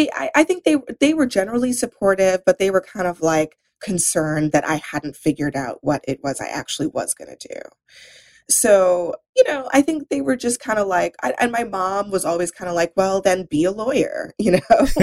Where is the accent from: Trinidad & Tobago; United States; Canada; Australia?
Trinidad & Tobago; growing up in Trinidad.